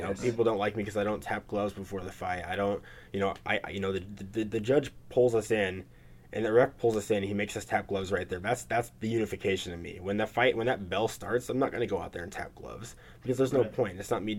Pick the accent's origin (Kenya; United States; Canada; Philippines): United States; Alaska; born there; I was born in Alaska, so that's the point.